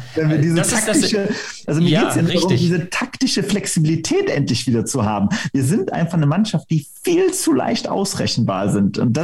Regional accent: Aachen, North Rhine-Westphalia, Germany; also ich bin ja Aachener

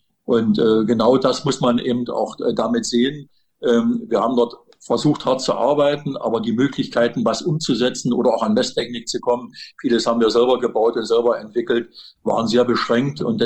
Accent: Wittenberg, Saxony-Anhalt, Germany; Es ist mein Geburtsort. Ich bin hier in Wittenberg seit 68 Jahren verankert. Also geboren bin ich ja noch als Hausgeburt im Vorort von Wittenberg, weil da das Haus meiner Eltern stand.

